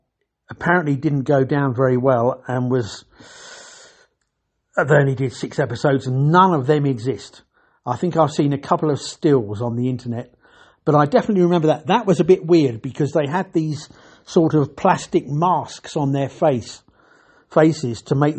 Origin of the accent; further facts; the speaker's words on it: London, United Kingdom; I grew up in London, the UK. I was born in September 1958